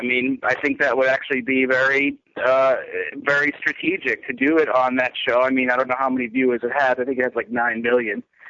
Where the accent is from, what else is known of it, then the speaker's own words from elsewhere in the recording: Plymouth, Massachusetts, United States; born there; Yeah, I was.